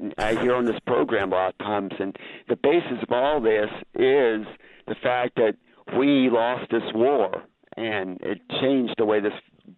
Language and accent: English; Tennessee, United States; I'm from Tennessee, mm-hmm. and here in the South, we lost Lincoln's war, and it fundamentally changed the way we see ourselves.